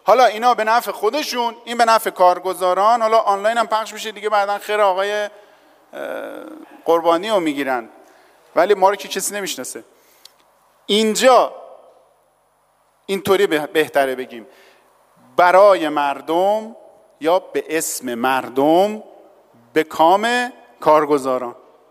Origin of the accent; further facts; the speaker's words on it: Iran; میخوام به عنوان یک ایرانی در توسعه اقتصادی نقش آفرینی کنم